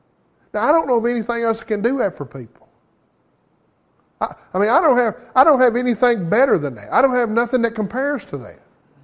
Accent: Kentucky, United States; "We're from Kentucky."

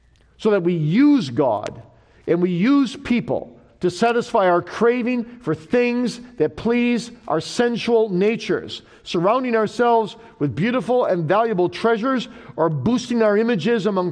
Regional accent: Kalamazoo, Michigan, United States; You know, I grew up in Kalamazoo, Michigan, and we had a young people's group in our church that was really into bird watching.

